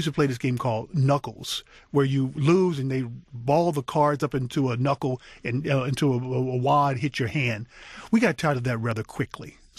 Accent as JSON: {"language": "English", "town": "East St. Louis", "region": "Illinois", "country": "United States", "tie": "born or raised there", "said": "When I grew up in East St. Louis, Illinois, a city right now that's going through a lot of changes and a lot of transitions"}